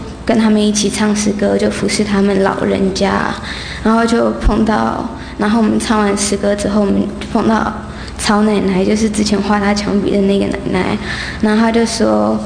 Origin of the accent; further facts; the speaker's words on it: Taiwan; 我是来自台湾。